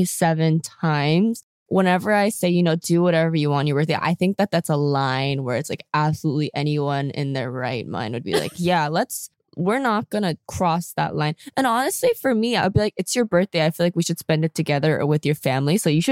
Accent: South Korea; when I said I was from Korea, they knew nothing about it.

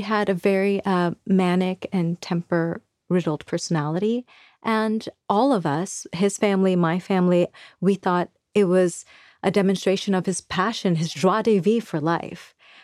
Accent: Bangladesh; So I am from Bangladesh. I was born there in 1983

